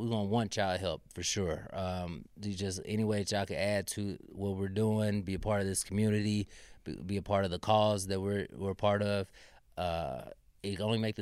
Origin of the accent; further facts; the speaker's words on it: Illinois, United States; you know, I'm from St. Louis, but I'm from like the Illinois side, so I'm not from the city.